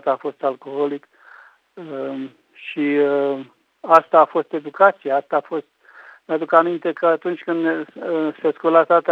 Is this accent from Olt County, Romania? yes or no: yes; Balș, Olt County, Romania; born there; M-am născut în Balș, un oraș mic din Oltenia, de lângă Craiova, în 1950, într-o familie de oameni foși bogați